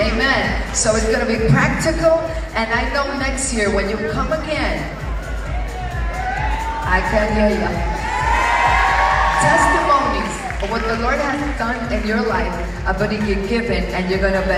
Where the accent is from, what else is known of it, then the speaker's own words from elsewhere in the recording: Bronx, New York, United States; born there; I was born in New York, in the Bronx.